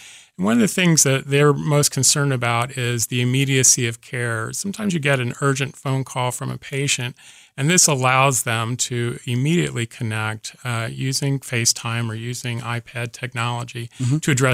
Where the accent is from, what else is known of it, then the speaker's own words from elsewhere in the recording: Kansas, United States; No, we're talking Kansas frontier. we're from Kansas.